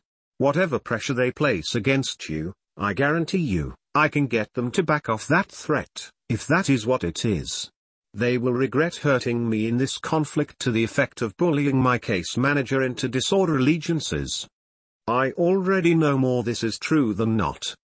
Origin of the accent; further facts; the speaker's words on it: San Bernardino, California, United States; born there